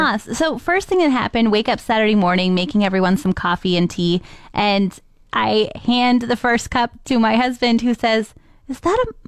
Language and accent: English; Ontario, Canada; because I'm from Ontario and think there's maple trees here.